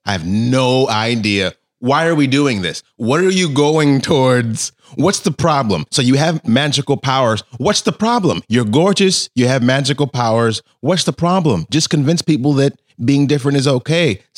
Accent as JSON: {"language": "English", "region": "Arizona", "country": "United States", "said": "So I come from. I'm from Arizona."}